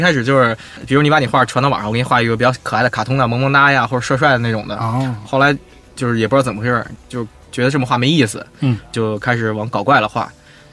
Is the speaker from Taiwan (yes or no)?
no; Beijing, China; 因为我是北京土著嘛，连家都回不了